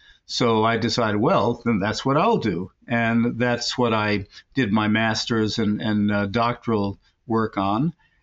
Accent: New York City, New York, United States; Well, I grew up in New York City with an easy reach of the American Museum of Natural History

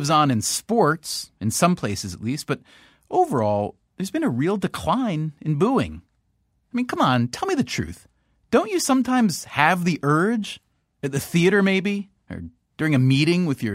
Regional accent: New York, United States; from New York.

